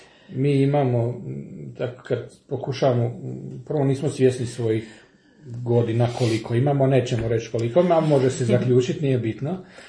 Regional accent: Ilača, Vukovar-Srijem County, Croatia; ja sam inače iz rodom iz Ilače, ovaj, za slušatelje sa samog granice ovaj, lijepe naše, i tamo je Ikavica

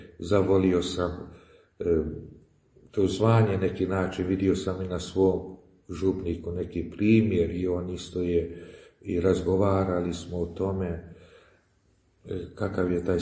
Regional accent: Bečej, Vojvodina, Serbia; born there; rođen sam tu u Bačkoj, u Bečeju, tako davne godine, tako 58. I tako tamo iz katoličke samobitelji

